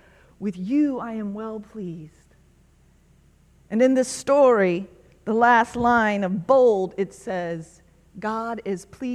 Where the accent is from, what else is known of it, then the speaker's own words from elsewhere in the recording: Florida, United States; I'm a coastal person. I grew up in Florida. I grew up along the Gulf Coast. I love salt air, even though it corrodes everything, as we know.